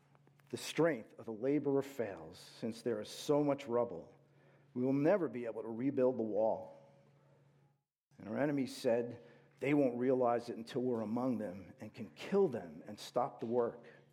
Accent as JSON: {"language": "English", "region": "New Jersey", "country": "United States", "said": "but let's face it, we are from New Jersey."}